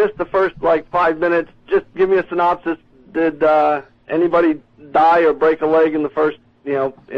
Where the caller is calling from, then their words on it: Maryland, United States; I'm on the Eastern Shore. I am on the good part of Maryland.